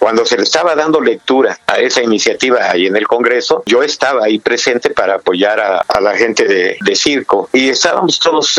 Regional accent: Mexico; Quienes en realidad tenemos los votos somos nosotros, los mexicanos que amamos nuestras tradiciones.

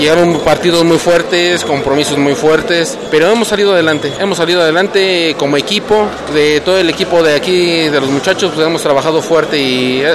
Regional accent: Tlahuelilpan, Hidalgo, Mexico; soy de Tlahuelilpan, Hidalgo.

